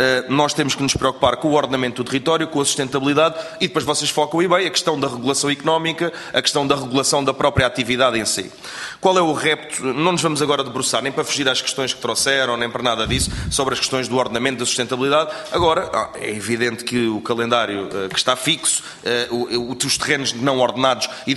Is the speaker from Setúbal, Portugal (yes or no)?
yes; Barreiro, Setúbal, Portugal; Eu sou do Barreiro, e até vivo ali naquela zona